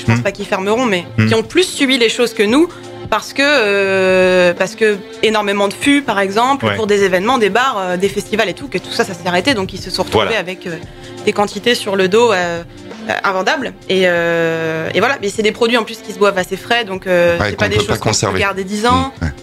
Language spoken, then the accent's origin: French; Évreux, Normandy, France; Simon et moi, effectivement, on est nés à Évreux, on a grandi à Évreux, on a fait jusqu'à notre lycée.